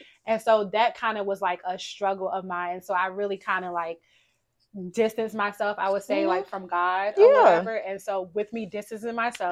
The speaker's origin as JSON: {"language": "English", "town": "Chesapeake", "region": "Virginia", "country": "United States", "tie": "born or raised there", "also_born_or_lived": "Norfolk, United States", "said": "So yes, I grew up in Chesapeake. Well, mm-hmm. I actually was born in Norfolk, Virginia, but then the latter half of my years I was in Chesapeake"}